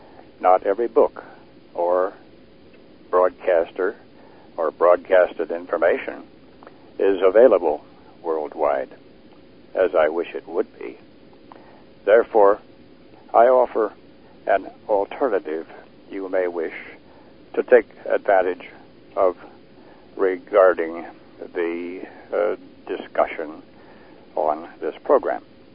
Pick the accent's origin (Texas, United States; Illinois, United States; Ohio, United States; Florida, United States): Ohio, United States; Lima; I had the opportunity to meet him in my hometown, Lima, Ohio, not far from where I live now.